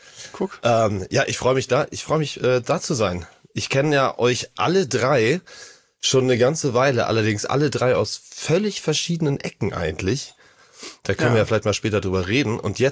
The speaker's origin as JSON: {"language": "German", "region": "Hamburg", "country": "Germany", "said": "ich bin Hamburger"}